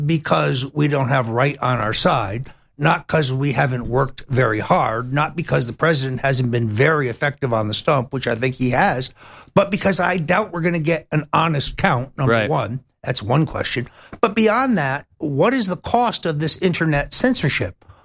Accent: Florida, United States; And even in my home state of Florida, where I think we're in trouble because the hurricane wiped out the most conservative part of the state

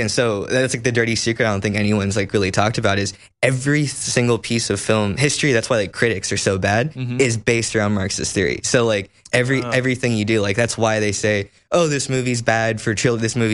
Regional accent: Las Vegas, Nevada, United States; because I'm from Las Vegas, so it's not like perfect there, you know, but I also had a military family.

